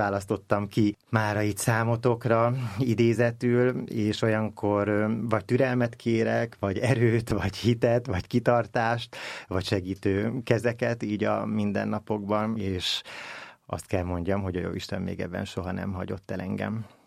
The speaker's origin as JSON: {"language": "Hungarian", "town": "Pilisszentkereszt", "region": "Pest", "country": "Hungary", "said": "Szentkereszten, ahonnan származom, a Pilisből is van egy közösségünk"}